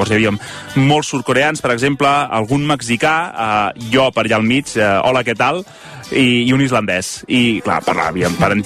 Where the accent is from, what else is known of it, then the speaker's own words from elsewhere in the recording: Catalonia, Spain; Soc molt del Bages